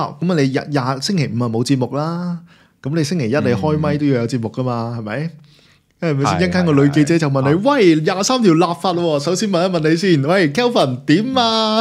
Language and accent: Cantonese; Hong Kong; 而我哋香港人咧又唔知點解有好多資產同人民幣有關啦